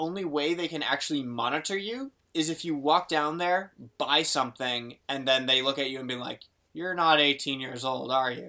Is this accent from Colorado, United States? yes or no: no; Boston, Massachusetts, United States; And then I just kind of ignored him and walked away because I was from Boston.